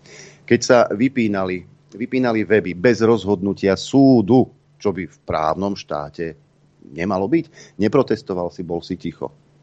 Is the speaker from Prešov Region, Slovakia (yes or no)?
no; Terany, Banská Bystrica Region, Slovakia; keď sme bývali v tom regióne, kde som sa narodil, tak v tej obci v Teranoch